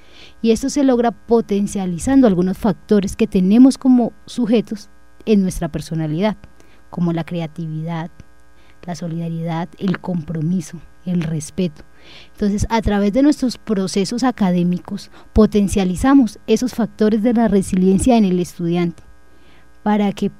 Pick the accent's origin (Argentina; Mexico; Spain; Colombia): Colombia; Como colombianos, pienso que eso es lo que debemos hacer